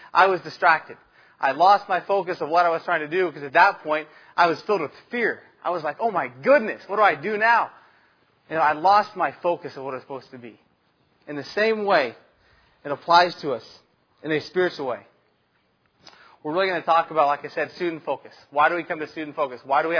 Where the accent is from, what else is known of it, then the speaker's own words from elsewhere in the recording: Texas, United States; I'm from Texas. Dallas, Fort Worth area, all I got to know.